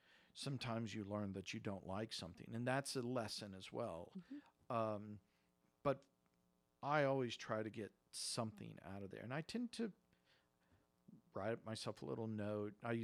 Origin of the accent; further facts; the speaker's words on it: Oklahoma, United States; And, you know, growing up in Oklahoma, the buckle of the Bible Belt, you know, it was you know, mind altering.